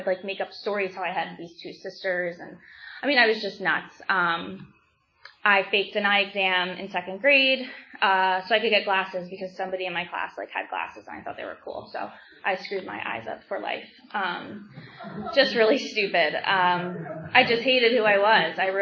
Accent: Souderton, Pennsylvania, United States; I was, born and raised in Souderton, Pennsylvania, which is about 20 minutes south of here. I lived in the same house for the first 23 years of my life.

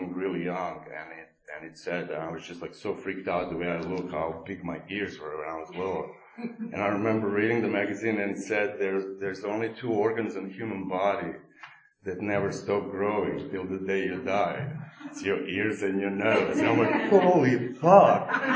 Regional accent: Croatia; But I'm from Croatia. You know, I give myself opportunity to give a history lesson every time I speak. But Croatia is far away from Ru

